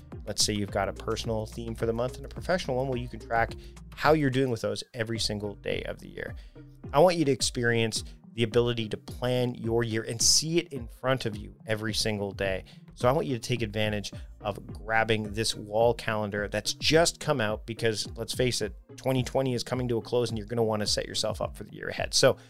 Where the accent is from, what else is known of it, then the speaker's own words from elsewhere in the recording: Canada; I guess I gravitated towards that because I'm Canadian and, you know, Canada's got both French and English speaking people.